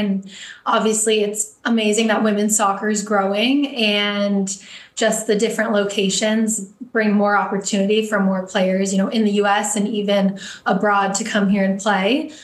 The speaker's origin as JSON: {"language": "English", "country": "Canada", "said": "Yeah, I think also being Canadian and now having Project 8 or another league come into it"}